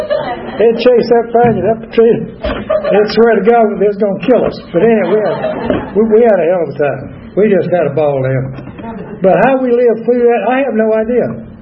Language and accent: English; Winder, Georgia, United States; born there; I was born in Winder, down in Barrett County. Remember Winder? Back in 1938.